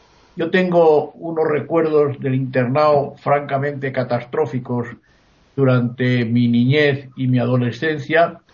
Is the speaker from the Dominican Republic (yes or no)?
no; Community of Madrid, Spain; en mi pueblo, un pueblo de Madrid que ya no es pueblo, que ya está agregado a Madrid, donde yo pues me he criado y he jugado con los demás niños